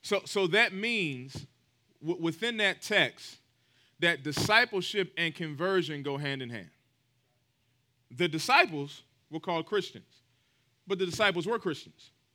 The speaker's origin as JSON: {"language": "English", "town": "Raleigh", "region": "North Carolina", "country": "United States", "said": "I'm from Raleigh, so we're flying to RDU."}